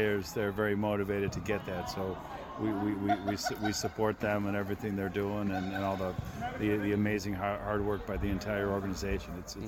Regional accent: United States; And as an American, it's really special to see how this whole community comes together

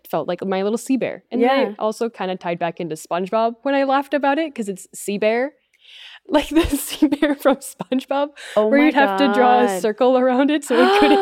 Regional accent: France; And we're French, we come from France

